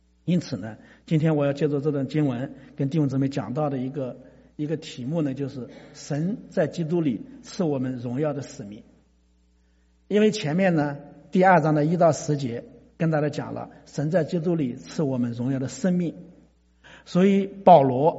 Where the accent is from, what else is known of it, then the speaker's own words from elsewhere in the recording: China; 我们中国人讲知之为知之，不知为不知